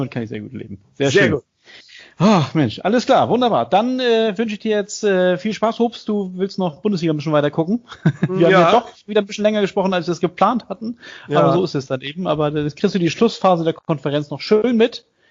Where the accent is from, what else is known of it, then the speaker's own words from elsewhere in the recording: Northern Germany, Germany; Du, also ich bin Norddeutscher, ne?